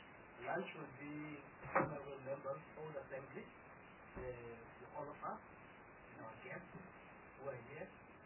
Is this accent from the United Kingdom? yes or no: no; Northern Cape, South Africa; So I come from the Northern Cape